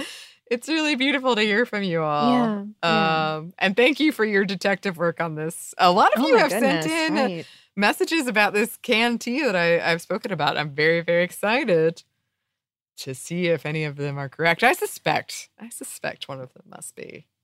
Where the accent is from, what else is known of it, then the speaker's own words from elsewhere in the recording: Minnesota, United States; also born or lived in China; now in Japan; I'm from Minnesota and recall a similar sandwich spread, but I've lived most of my adult life in Japan and a bit in China.